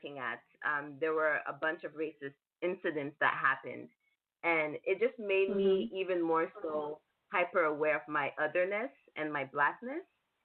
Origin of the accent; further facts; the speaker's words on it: Canada; Okay, I'm from Canada. I'm born in Canada. My parents are from Cameroon.